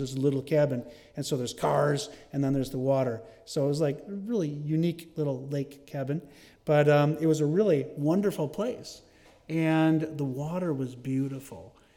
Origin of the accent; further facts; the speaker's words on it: Rochester, New York, United States; I was from Rochester, New York. And so we would take like a 6-hour ride up there to this little cabin in the Green Mountains of Vermont.